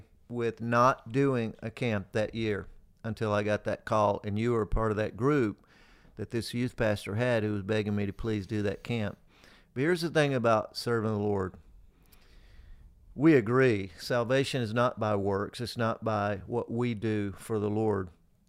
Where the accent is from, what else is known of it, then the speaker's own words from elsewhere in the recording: Georgia, United States; I'm from Georgia.